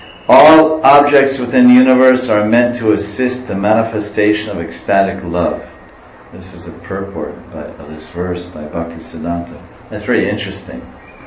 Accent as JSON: {"language": "English", "country": "United States", "tie": "born there", "said": "Mom's apple pie, right? I'm American, right? I mean, I'm born there."}